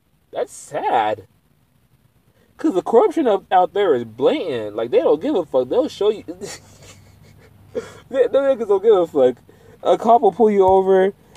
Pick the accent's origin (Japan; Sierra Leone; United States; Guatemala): Sierra Leone; Because I'm from Sierra Leone.